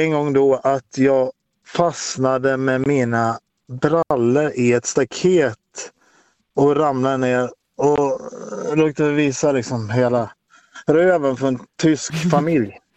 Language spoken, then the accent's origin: Swedish; Gotland, Sweden; now in Lidingö, Sweden; Ja, men jag är ju från Gotland, men jag bor på Lidingö.